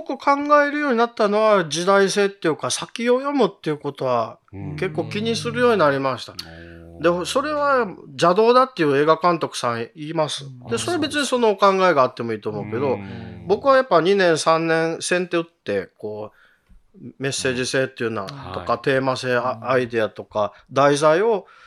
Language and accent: Japanese; Kansai, Japan; やっぱ関西人としてね